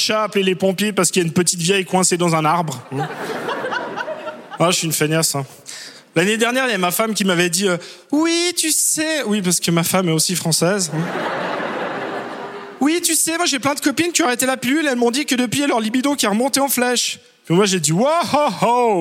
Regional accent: Switzerland; je suis suisse et je suis une feignasse.

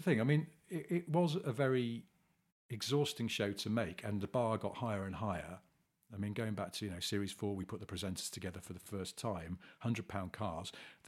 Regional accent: England, United Kingdom; And sort of didn't really talk about our feelings, because we're English men

